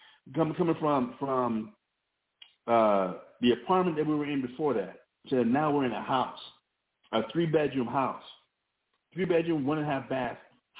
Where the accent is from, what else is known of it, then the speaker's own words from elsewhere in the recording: Albuquerque, New Mexico, United States; You know, I remember the house that I grew up in Albuquerque.